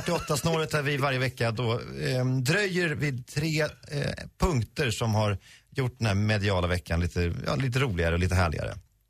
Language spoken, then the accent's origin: Swedish; Sweden; man får skämmas som svensk.